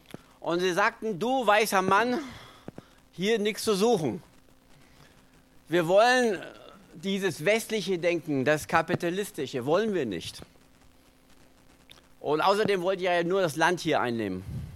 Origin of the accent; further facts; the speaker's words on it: Memmingen, Bavaria, Germany; Also ich komme aus Memmingen.